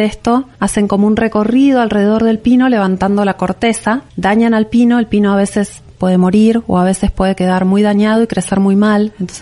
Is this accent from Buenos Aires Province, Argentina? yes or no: yes; La Plata, Buenos Aires Province, Argentina; Yo soy de La Plata, sí.